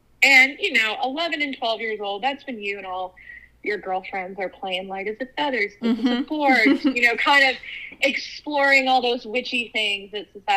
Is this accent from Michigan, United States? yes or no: yes; Michigan, United States; and I grew up in Michigan, so we were on prior indigenous land on the west side of the state around a place called Manistee.